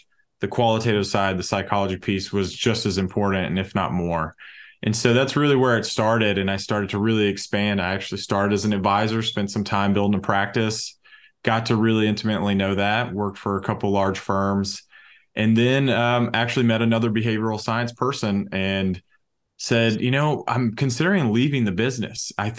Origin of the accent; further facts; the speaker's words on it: Alabama, United States; And I am born and raised in North Alabama.